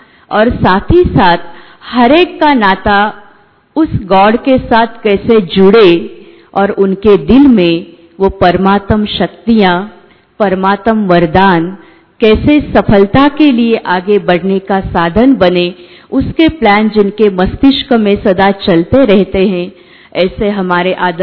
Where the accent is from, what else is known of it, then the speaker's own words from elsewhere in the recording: Islampur, Maharashtra, India; हम इस्लामपुर से हैं